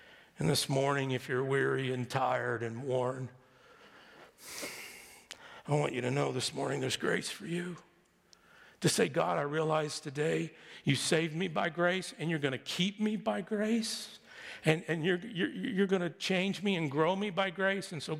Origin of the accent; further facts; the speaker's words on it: Texas, United States; I love football. I grew up in Texas. I had no choice.